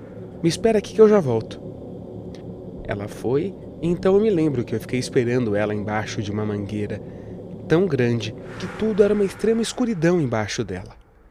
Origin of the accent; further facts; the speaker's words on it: Santarém, Pará, Brazil; tenho 20 anos e sou de Santarém, no Pará.